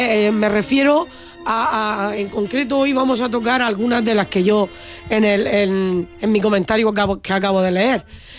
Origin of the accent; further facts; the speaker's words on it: Region of Murcia, Spain; restara importancia al castellano, que es nuestra lengua materna. Dicho esto, sigo reafirmándome en la idea de que nuestra lengua murciana hay que darle el lugar que le corresponde.